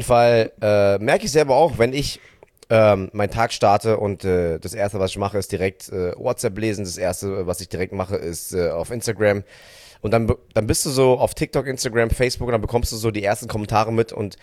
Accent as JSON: {"language": "German", "country": "Vietnam", "said": "Fun Fact, ich als Vietnamese mag keine Räucherstäbchen."}